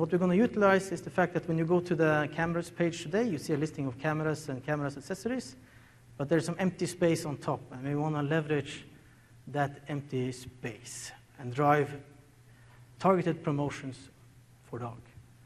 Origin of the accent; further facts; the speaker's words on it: Tromsø, Troms, Norway; English is a second language; I'm born and raised in Tromsø, seen it many, many times.